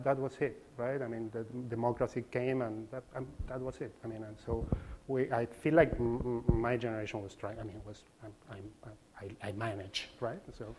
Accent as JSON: {"language": "English", "town": "Rosario", "region": "Santa Fe", "country": "Argentina", "second_language": "English", "said": "And I am not from Buenos Aires. I'm from Rosario."}